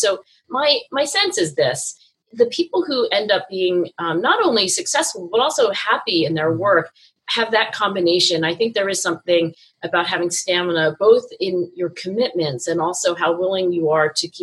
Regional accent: New Jersey, United States; being an Asian female growing up in South Jersey suburbs, it was, you know, like practically my destiny to become a doctor.

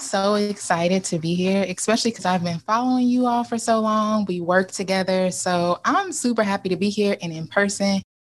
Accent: Kentucky, United States; now in Ohio, United States; I'm originally from Kentucky. I currently live in Ohio.

